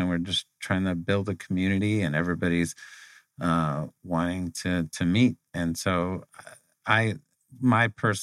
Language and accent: English; Arlington, Texas, United States; born there; also born or lived in El Paso; That's part of the story, I guess, is we were in El Paso, Texas. I was born in Arlington, Texas, and my dad worked for IBM.